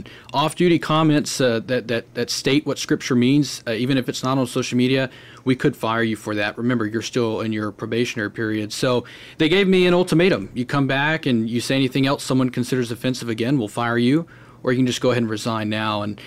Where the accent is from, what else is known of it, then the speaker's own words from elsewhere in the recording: Georgia, United States; So already I was concerned and disheartened that my home state of Georgia, that I love so much, did not have this in place.